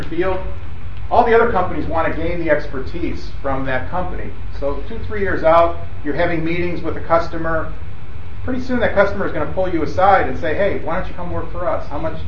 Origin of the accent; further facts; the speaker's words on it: Chicago, Illinois, United States; I grew up in Chicago where unions were really big.